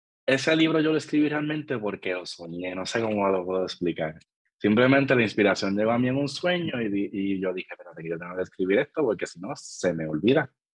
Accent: Vega Baja, Puerto Rico; now in San Juan, Puerto Rico; Pero yo soy ciudadano de Vega Baja. Actualmente vivo en San Juan porque yo trabajo y estudio por acá.

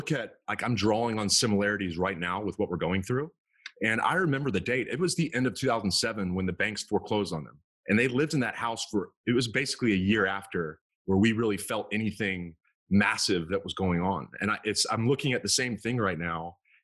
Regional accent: the South, United States; I'm a Southern boy. Grew up in the South.

